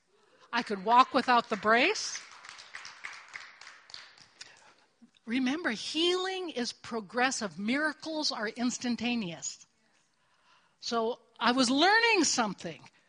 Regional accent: United States; because I was born here. I am an American. It's part of my inheritance.

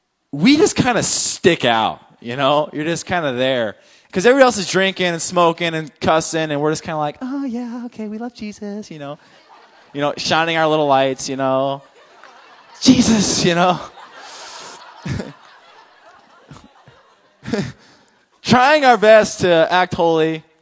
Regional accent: Willow, Alaska, United States; now in Anchorage, United States; I grew up in Willow. Way out in Willow. But now I'm in Anchorage. No, I really did. I grew up in Willow, and I grew up smoking pot, drinking.

